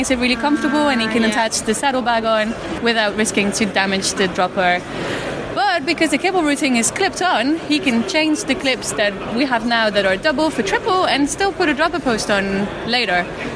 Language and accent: English; Belgium; I come from Belgium